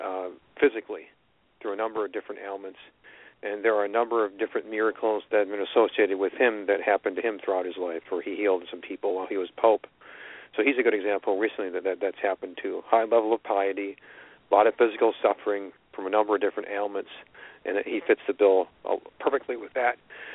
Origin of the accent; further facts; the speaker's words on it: Hamburg, New York, United States; He actually lived and grew up in my hometown, Hamburg, New York. Hamburg is just outside of Buffalo.